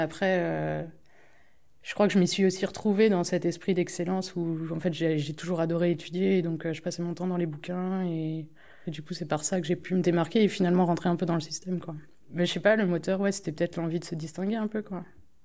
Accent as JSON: {"language": "French", "town": "Saint-Nazaire", "region": "Pays de la Loire", "country": "France", "tie": "born or raised there", "said": "je suis née à Saint-Nazaire, en Loire-Atlantique, que je considère être en Bretagne. Et donc, je suis allée dans une école publique du coin, donc dans un petit patelin, dans un marais de Brière. Enfin, donc voilà, c'était la campagne."}